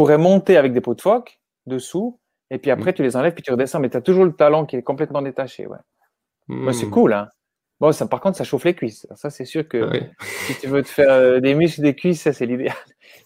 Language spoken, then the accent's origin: French; Switzerland; J'ai pu passer ma patente, chez nous, en Suisse, c'est les patentes de prof de ski.